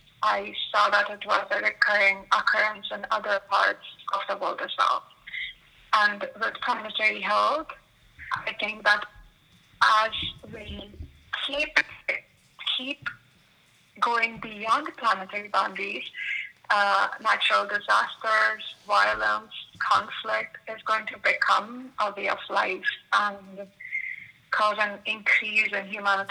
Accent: Mumbai, Maharashtra, India; born there; I am an Indian physician. I was born in Mumbai.

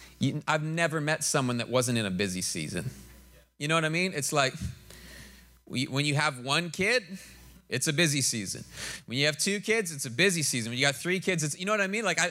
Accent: Ontario, Canada; now that I'm from the West Coast, I grew up outside the Toronto area, and I moved west to try and get that laid back West Coast snowboarder vibe.

